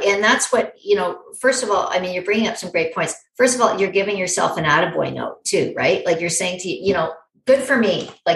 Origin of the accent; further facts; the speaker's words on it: Canada; I'm a Canadian girl. My hero is Terry Fox.